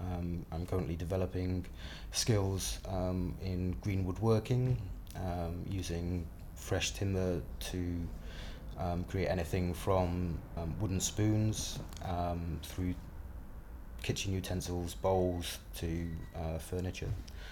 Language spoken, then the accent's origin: English; Audlem, North West England, United Kingdom; born there; now in London, United Kingdom; I was born the 9th of June 1975. I was born in Audlem in Cheshire in the UK, but I now live in London.